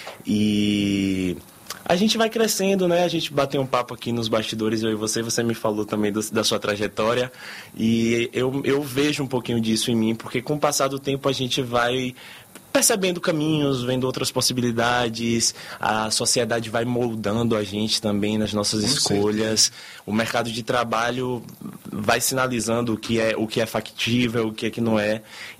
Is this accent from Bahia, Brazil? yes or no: yes; Amargosa, Bahia, Brazil; also born or lived in Salvador; lá na minha cidade, Amargosa, que eu nasci em Salvador, fui criado em Amargosa.